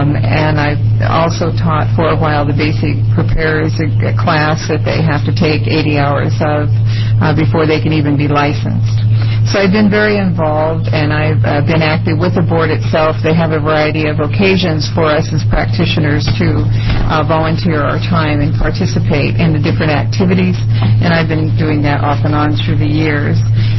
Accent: Oregon City, Oregon, United States; whichever you prefer, and I'm from Oregon City.

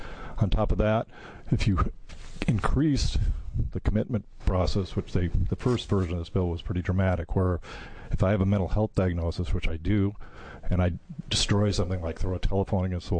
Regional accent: Eugene, Oregon, United States; I'm from Eugene, Oregon.

